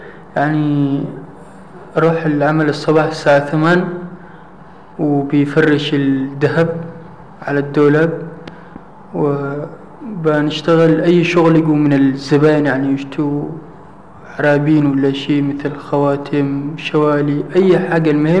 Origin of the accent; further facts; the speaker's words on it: Aden, Yemen; also born or lived in Ethiopia; now in Hodeidah, Yemen; خلقت زي ما قلت لك في دردوة إثيوبيا هي، وتربيت في عدن وتعلمت فيها وذا، ولما الآن جيت في اليمن الحديدة.